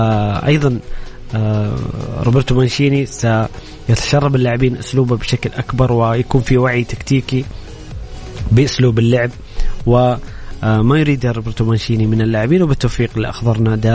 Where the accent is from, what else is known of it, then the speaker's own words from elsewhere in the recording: Saudi Arabia; وحلمنا وتطلعاتنا كسعوديين